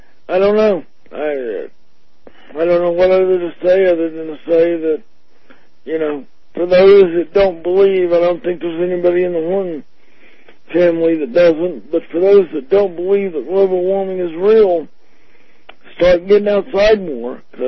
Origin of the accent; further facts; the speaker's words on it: Florida, United States; I grew up in Florida.